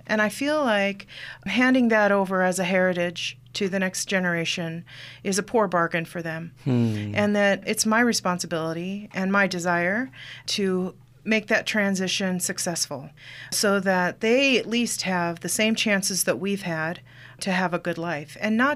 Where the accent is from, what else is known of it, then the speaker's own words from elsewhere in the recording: Iowa, United States; I'm originally from Iowa.